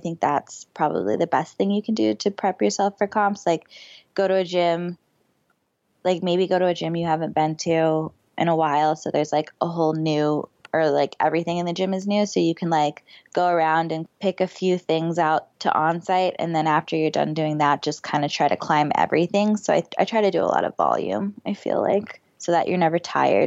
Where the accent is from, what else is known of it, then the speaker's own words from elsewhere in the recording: Florida, United States; which I didn't get to do because I grew up in Florida.